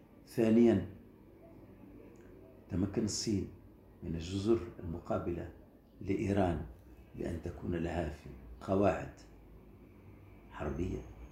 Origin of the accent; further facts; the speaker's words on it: Tunisia; يعني أنا ككل تونسي ألاحظ هذه الدعوات